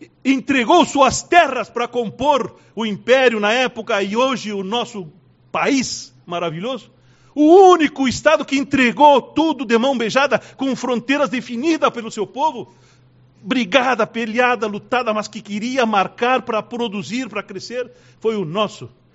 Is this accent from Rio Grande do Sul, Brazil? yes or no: yes; Rio Grande do Sul, Brazil; Como é que eu não vou me animar a falar do meu Rio Grande, da minha terra, da minha cultura, da minha gente?